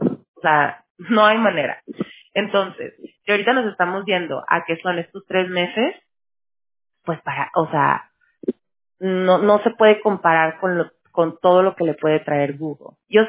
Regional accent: Mexico; somos mexicanos

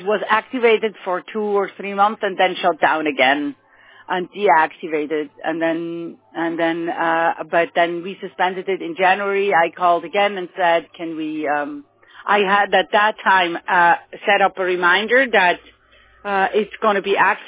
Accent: German-speaking Switzerland, Switzerland; English is a second language; I am from the German part of Switzerland, but we speak Swiss.

